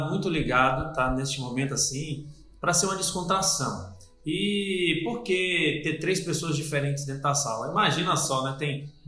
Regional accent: Pernambuco, Brazil; born there; also born or lived in muitos lugares de norte a sul do país; eu sou pernambucano. Imagina como é que vai ser esse podcast. Eu sou pernambucano de nascimento. Mas morei em muitos lugares de norte a sul do país, por causa do trabalho do meu pai.

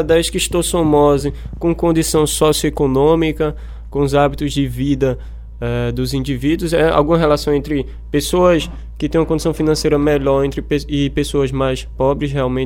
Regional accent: Amaraji, Pernambuco, Brazil; Eu sou da cidade de Amaragi, e a cidade de Amaragi é uma cidade rica em rio, rica em água doce.

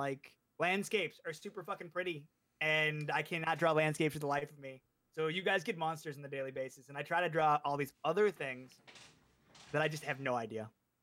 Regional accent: Midwest, United States; I am from Central Standard Time, the Midwest of America.

